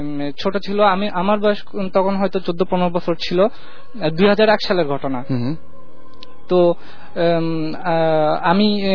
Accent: Patiya, Chittagong Division, Bangladesh; আমার দেশের বাড়ি চিটং এ, পটিয়ায়।

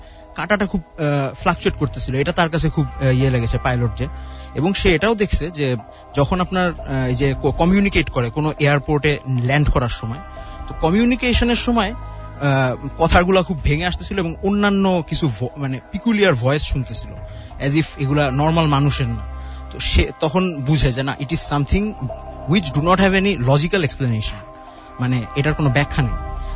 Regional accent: Mohammadpur, Dhaka Division, Bangladesh; আমি মোহাম্মদপুর থেকে এসেছি, আমি আগেই বলেছিলাম।

